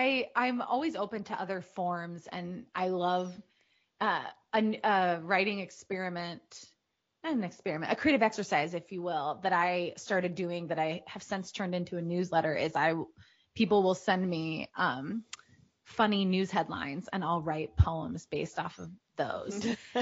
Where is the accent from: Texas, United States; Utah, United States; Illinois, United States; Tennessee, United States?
Illinois, United States; Chicago; we are from very different parts of the country. I'm from Chicago.